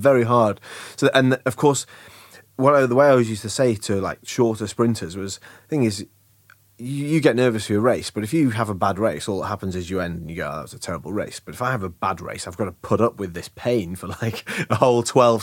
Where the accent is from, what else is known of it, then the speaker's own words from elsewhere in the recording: Manchester, North West England, United Kingdom; So I'm from Manchester, and I had a really old-school northern coach